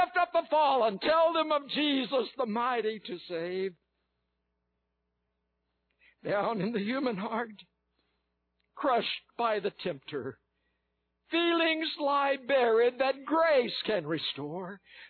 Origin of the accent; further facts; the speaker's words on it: Texas, United States; Where I grew up in Northeast Texas, we had an old saying that a picture is worth 1,000 words.